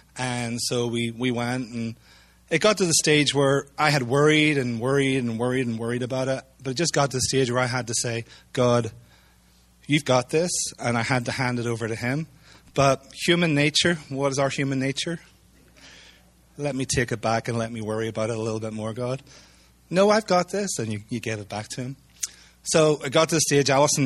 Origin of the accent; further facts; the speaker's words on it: Ireland; now in United States; we're originally from Ireland, and we're here through the grace of the State Department of the U.S. Okay, we're one of those legal aliens.